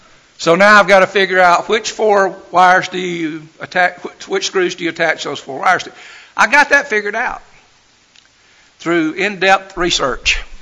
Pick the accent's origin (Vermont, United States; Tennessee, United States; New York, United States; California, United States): Tennessee, United States; Chattanooga; I said, "Well, I grew up in Huffman Baptist Church, and Huffman Baptist Church actually started Ridgecrest." So he's a lot younger than me, but basically it was the same path. We had gone to the same churches there in Chattanooga.